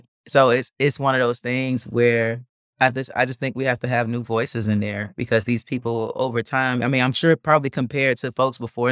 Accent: Chicago, Illinois, United States; I grew up in North Lawndale

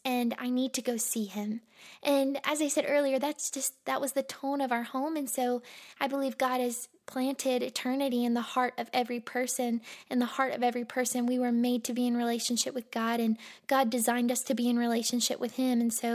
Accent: Monroe, Louisiana, United States; I was born in Monroe, Louisiana, and I grew up in a Christian home.

